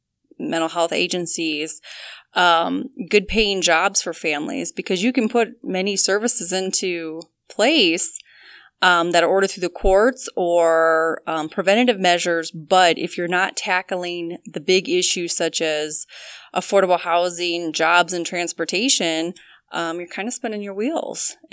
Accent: Indiana, United States; Well, I was born and raised here in Jasper County. I graduated from Kankakee Valley High School back in 98. Went away for a little bit to pursue a college education and then came back and began working and raising my family here in Wheatfield.

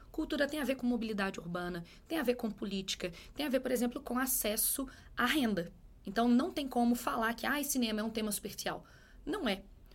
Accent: Belo Horizonte, Minas Gerais, Brazil; Aqui em Belo Horizonte, por exemplo, eu sou belo-horizontina

